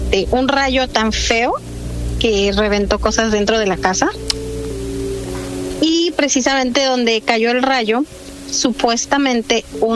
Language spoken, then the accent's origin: Spanish; Mexico City, Mexico; now in Veracruz, Mexico; Yo soy de la Ciudad de México, pero me vine a vivir a Veracruz. Y en el rancho de mi esposo, donde vivimos, hace como 11 años